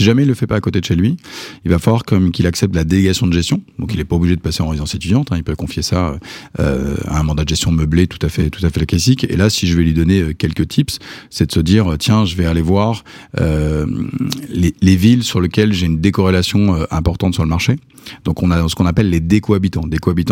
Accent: Normandy, France; moi je suis normand

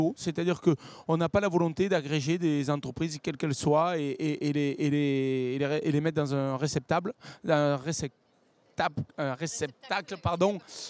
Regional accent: south of France, France; Je suis quelqu'un du Midi

